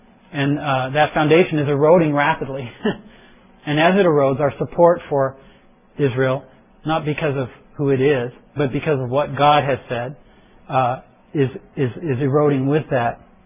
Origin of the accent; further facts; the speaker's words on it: Liverpool, North West England, United Kingdom; born there; I was born in Liverpool, England, but a lot of us came in from Europe, our forefathers